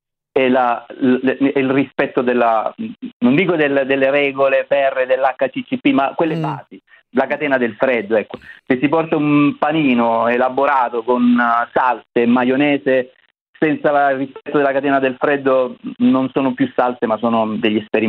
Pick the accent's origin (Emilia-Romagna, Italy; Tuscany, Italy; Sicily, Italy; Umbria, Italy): Sicily, Italy; Da siciliano, il picnic per me potrebbe essere, se dovessi preparare, quello della scaccia.